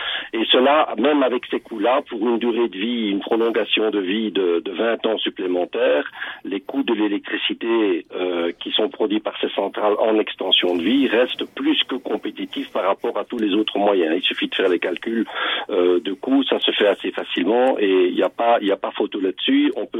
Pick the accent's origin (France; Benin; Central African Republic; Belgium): Belgium; moi je suis belge, j'ai travaillé à la Commission européenne.